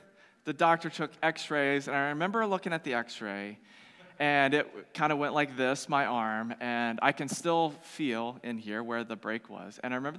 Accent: the South, United States; I grew up in the South, and we had a saying for this kind of joy.

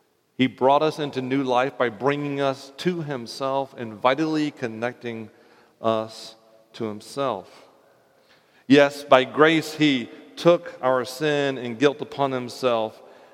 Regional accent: the South, United States; I grew up in the South, in a small rural town, which means I heard about being saved all the time.

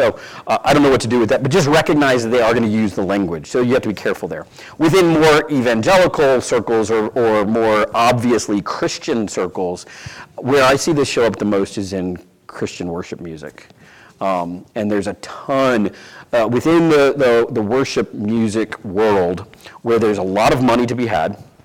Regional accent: Louisiana, United States; I grew up in Louisiana, in a fairly small city in the middle of the state, but it happens to have the largest United Pentecostal Church in the United States there

